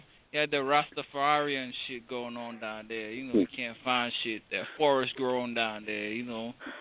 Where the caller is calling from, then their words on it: New London, Connecticut, United States; I'm calling from New London, Connecticut.